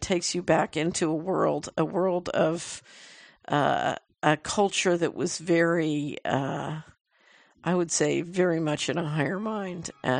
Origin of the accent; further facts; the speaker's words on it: Philadelphia, Pennsylvania, United States; also born or lived in New York; I grew up in Philadelphia and lived in New York for 11 years.